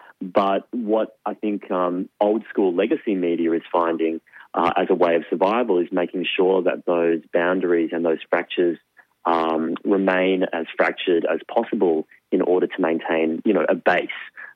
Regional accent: Queensland, Australia; now in Sydney, Australia; Queensland is a complicated state. That's my home state. I'm living in Sydney now

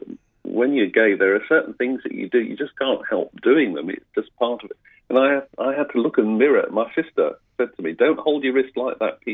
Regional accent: United Kingdom; moved away as an adult; I'm a migrant, as you probably can hear from my accent. And I came from the UK.

